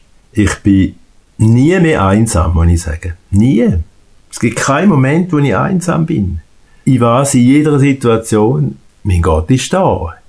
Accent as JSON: {"language": "German", "town": "Bierwinken", "region": "Thurgau", "country": "Switzerland", "tie": "born or raised there", "said": "ich bin ein typischer Thurgauer, man merkt das schon an meiner Sprache. Ich bin in Bierwinken aufgewachsen, bin Bürger von Bierwinken und wohne jetzt wieder in Bierwinken. Ich war eigentlich immer im Thurgau, außer während meinem Studium."}